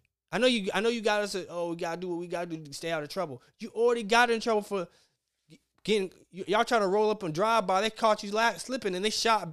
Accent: Tallahassee, Florida, United States; We growing up in Tally, I can tell you for a fact, shit ain't sweet there either.

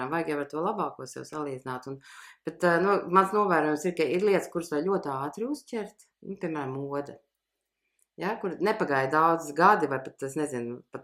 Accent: Sweden; Ja es uzaugu Zviedrijā, tur ir kalni, mēs regulāri braucām uz kalniem, gan ar skolu, gan ar ģimeni, slēpot un tā.

